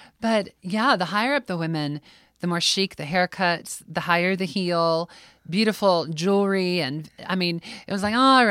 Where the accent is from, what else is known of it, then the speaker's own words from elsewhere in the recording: Columbus, Ohio, United States; also born or lived in New York / California; And I grew up in Columbus and went to New York and then to California and came back.